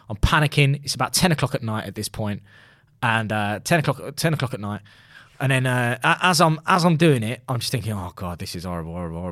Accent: United States; born there; I was born in the States.

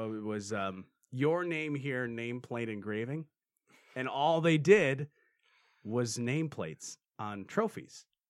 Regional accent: Michigan, United States; So I'm from Southwest Michigan, born and raised.

